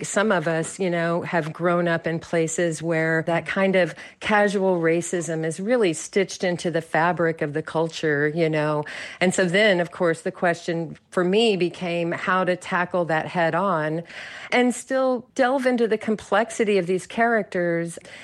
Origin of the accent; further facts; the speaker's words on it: Odessa, Texas, United States; Yes, I grew up in Odessa. I was born and raised there, so these characters were very familiar to me.